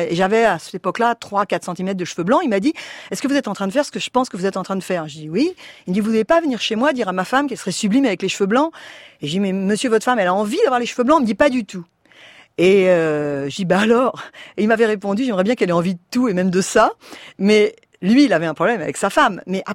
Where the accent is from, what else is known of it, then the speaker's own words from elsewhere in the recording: France; je suis française, je n'aime pas dire tout ça.